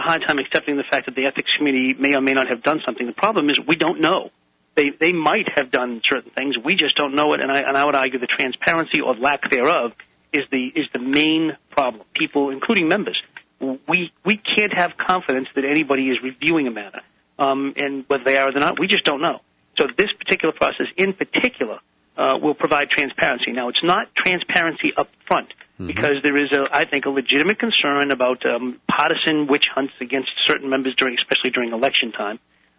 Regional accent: Massachusetts, United States; I'll tell you, honestly, I come from Massachusetts, and there we have an independent ethics commission.

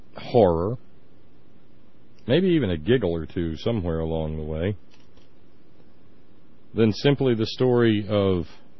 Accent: Alabama, United States; I remember being a boy growing up in Alabama

